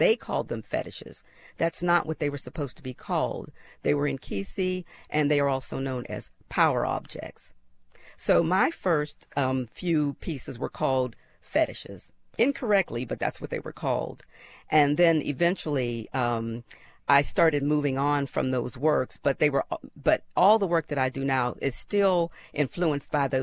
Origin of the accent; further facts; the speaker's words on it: Pittsburgh, Pennsylvania, United States; when I was growing up in Pittsburgh.